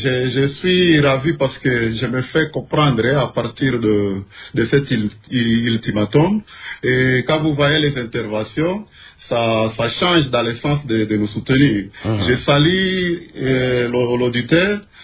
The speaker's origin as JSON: {"language": "French", "town": "Mambasa", "region": "Ituri", "country": "DR Congo", "said": "moi je viens de Mambasa"}